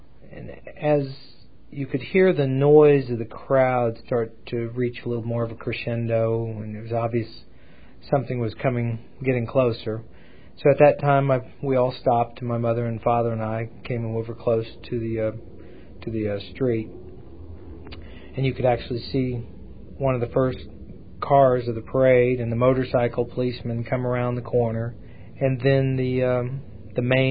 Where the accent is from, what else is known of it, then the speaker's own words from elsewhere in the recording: Dallas, Texas, United States; I'm originally from Dallas, Texas. I was born in 1957